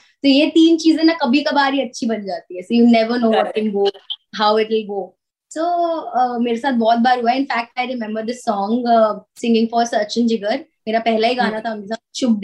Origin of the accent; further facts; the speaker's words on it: Jalandhar, Punjab, India; मेरे शहर जलंधर में एक संगीत सम्मेलन होता है